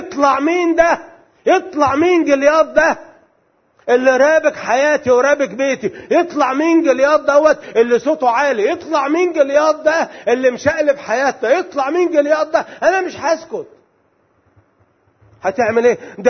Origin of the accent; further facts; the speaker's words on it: Alexandria, Alexandria Governorate, Egypt; عندنا في اسكندريه في منطقه كده